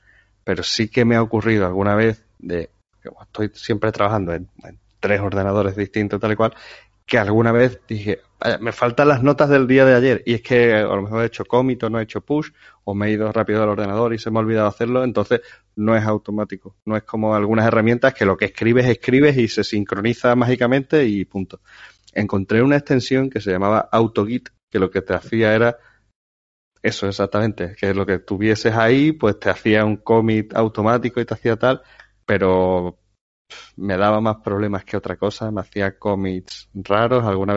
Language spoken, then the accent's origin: Spanish; Spain; Somos de España todos, hablamos español todos, pero hacemos los backlogs en inglés.